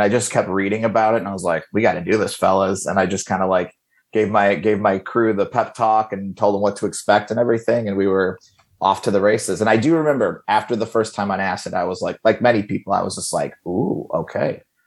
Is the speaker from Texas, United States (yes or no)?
no; Indiana, United States; there was this book that I used to rent at the library in where I grew up in Indiana.